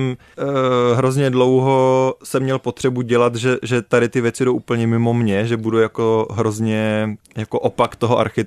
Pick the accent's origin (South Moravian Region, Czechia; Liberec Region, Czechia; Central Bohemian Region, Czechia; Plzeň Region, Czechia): Liberec Region, Czechia; Liberec; jsem z Liberce